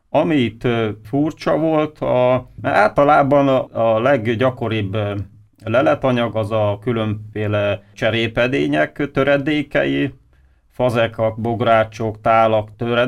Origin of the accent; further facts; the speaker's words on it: Hungary; tudjuk róla, hogy magyarok vagyunk, lovas nemzet